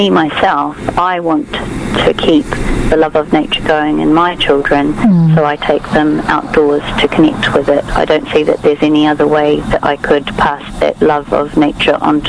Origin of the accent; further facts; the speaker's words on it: New Zealand; I'm from New Zealand, and the outdoors in New Zealand is very different from the outdoors here.